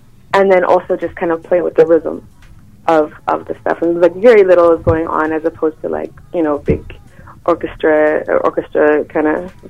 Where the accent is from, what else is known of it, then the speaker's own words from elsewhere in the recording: Vancouver, British Columbia, Canada; born there; I was born in Vancouver, and then my dad is from South Africa. My mom is British and Scottish